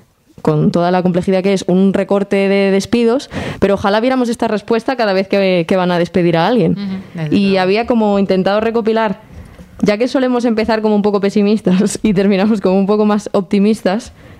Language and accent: Spanish; Basque Country, Spain; como sabéis que yo soy de Euskal Herria